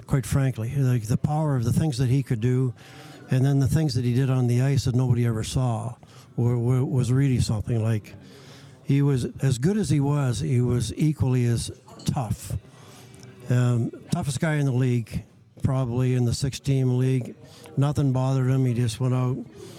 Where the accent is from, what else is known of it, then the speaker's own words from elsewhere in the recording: Listowel, Ontario, Canada; So I took it to Listowel, took it to my hometown, which was unbelievable.